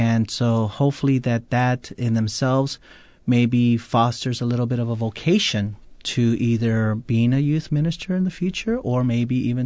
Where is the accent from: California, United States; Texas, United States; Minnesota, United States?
Texas, United States; Corpus Christi; also born or lived in Detroit; Well, even though I was born in Detroit, Michigan, I grew up all my life here in Corpus Christi.